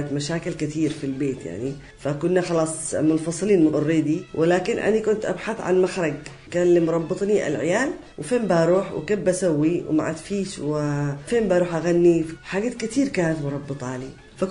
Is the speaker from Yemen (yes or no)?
yes; Aden, Yemen; أنا بنت عدن وما نش مزينة وبن أسرة فلانية معروفة